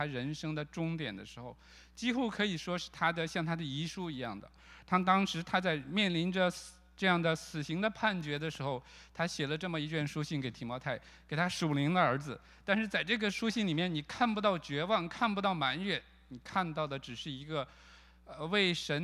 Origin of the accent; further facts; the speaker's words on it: Shaanxi, China; 在我们陕西，我是陕西人，